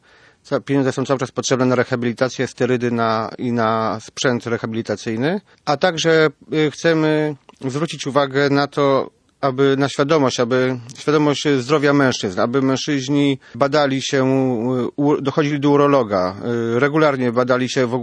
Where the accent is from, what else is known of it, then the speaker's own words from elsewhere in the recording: Gdańsk, Pomeranian Voivodeship, Poland; chociaż jesteśmy obydwoje z Gdańska